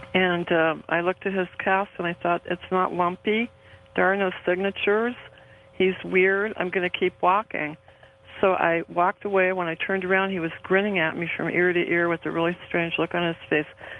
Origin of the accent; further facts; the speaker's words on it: Florida, United States; from Southeast Florida.